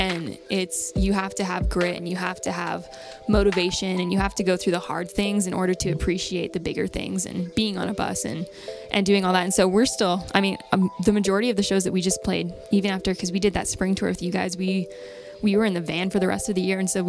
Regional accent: Riverside, California, United States; now in Nashville, United States; because we grew up in Riverside, California. And so we were pretty isolated down there.

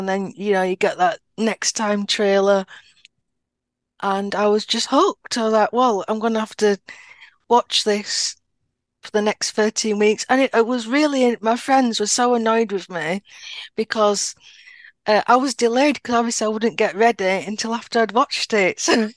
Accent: England, United Kingdom; Obviously, growing up in England, there's things you know what a police box is

